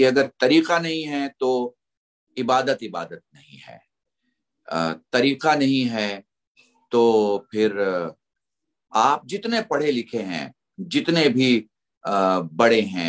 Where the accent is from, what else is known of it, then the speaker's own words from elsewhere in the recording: India; تو بہت سنکھپ میں ہندی جملے استعمال کر رہا ہوں, میں ہندوستانی ہوں تو آپ تھوڑا سا مجھے میری ہندی مکس اردو یا اردو مکس ہندی کو انشاءاللہ اگر سمجھ لیں گے